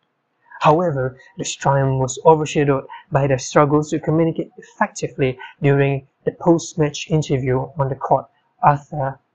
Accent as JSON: {"language": "English", "country": "Malaysia", "said": "As a Malaysian, I take pride in the fact that most of us can converse in English even with basic fluency."}